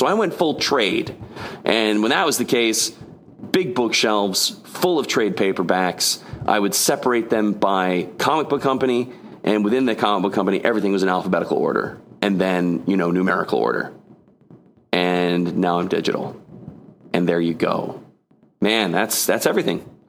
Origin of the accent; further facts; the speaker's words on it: Brooklyn, New York, United States; And though … from Brooklyn, I didn't always live in Brooklyn. My dad was in the military, so moved around a lot.